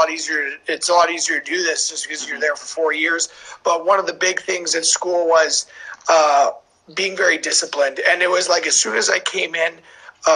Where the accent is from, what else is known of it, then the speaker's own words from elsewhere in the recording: Toronto, Ontario, Canada; I grew up in Toronto, so it was pretty easy, like goal wise.